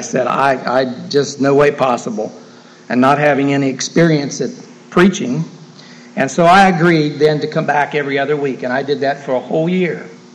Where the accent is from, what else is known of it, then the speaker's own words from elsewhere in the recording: Grove City, Ohio, United States; also born or lived in Pennsylvania; Yes, I grew up in Grove City, right outside of Columbus, and always told everybody what a great Buckeye I was